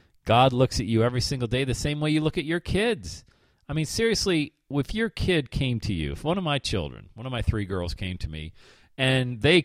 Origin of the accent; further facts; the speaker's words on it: Bradford, Pennsylvania, United States; I'll get back to being raised Irish Catholic in Bradford, PA in just a second.